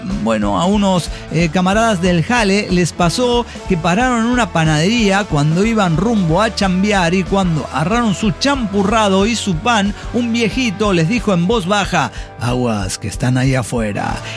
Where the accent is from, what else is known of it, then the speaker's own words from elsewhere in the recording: Jalisco, Mexico; Es porque soy mexicano. Póngale de Jalisco